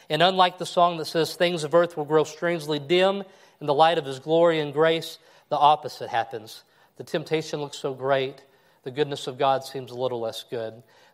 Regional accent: Kentucky, United States; Landon is from my hometown of 500 people in Kentucky.

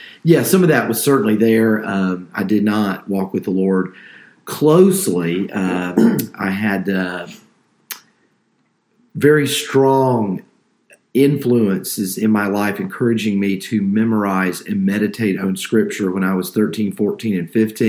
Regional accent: East Point, Georgia, United States; Born and raised in East Point, Georgia, which is a little bit south of the city of Atlanta.

